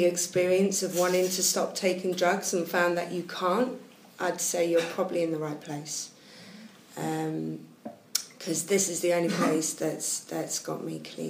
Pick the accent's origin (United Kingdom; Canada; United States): United Kingdom; Liverpool, North West England; I grew up in Liverpool